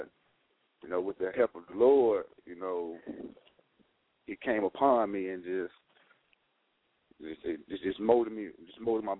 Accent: Durham, North Carolina, United States; born there; I was born in Durham. I grew up in the church, you know, with a couple of Christian schools, with the Mount Zion Christian Academy

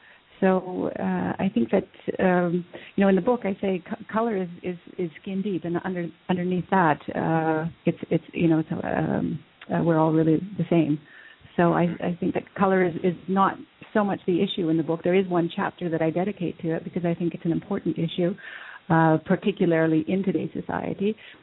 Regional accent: Canada; Well, I'm Canadian and, of course, grew up in Canada and did all things Canadian.

